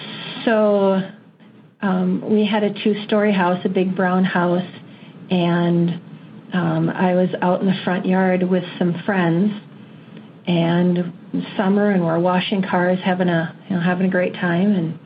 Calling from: Minnesota, United States; I'm calling from Minnesota.

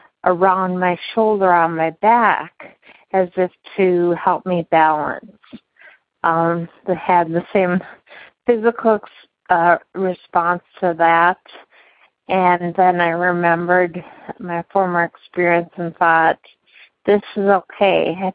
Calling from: Appleton, Wisconsin, United States; I'm calling from Appleton, Wisconsin, your home state.

